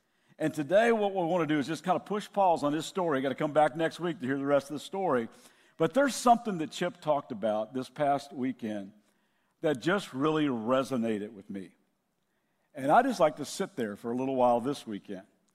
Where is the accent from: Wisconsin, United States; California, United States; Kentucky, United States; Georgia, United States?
Kentucky, United States; Lexington; And my hometown, Lexington, Kentucky, is going crazy today because we beat Florida for the first time in 35 years.